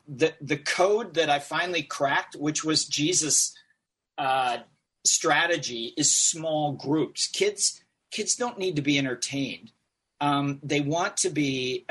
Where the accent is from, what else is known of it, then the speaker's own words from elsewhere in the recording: Eden Prairie, Minnesota, United States; I grew up in Eden Prairie in suburban Minneapolis, and nice little church, but I had no youth ministry.